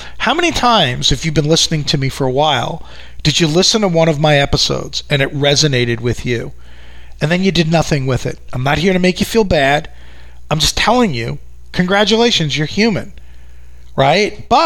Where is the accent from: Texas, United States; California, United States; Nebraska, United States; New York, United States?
New York, United States; accent: New York; I live out here in New York, if you haven't picked up from my accent